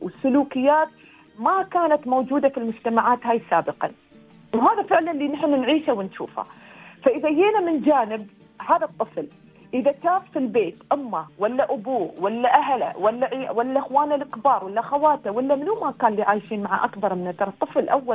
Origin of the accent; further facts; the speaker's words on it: United Arab Emirates; accent: Emirati; بلهجتنا الإماراتية